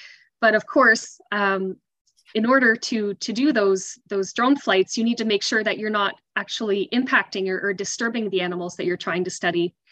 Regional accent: Quebec, Canada; So I'm from Southern Quebec. I grew up hearing a lot about the belugas living in the St. Lawrence. We're us Quebecers were very proud of our belugas.

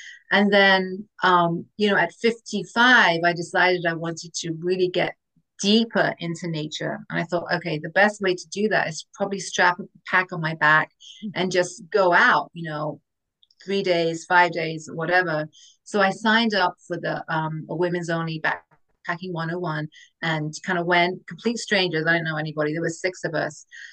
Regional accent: England, United Kingdom; I'm from England originally, so kind of born and raised and educated in England.

